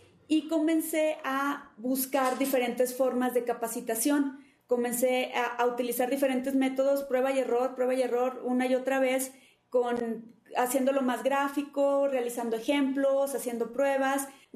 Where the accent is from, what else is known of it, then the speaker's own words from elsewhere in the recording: Nuevo León, Mexico; yo vengo de Nuevo León, yo vivo en Monterrey, soy de Guadalajara, Nuevo León y, Nuevo León en México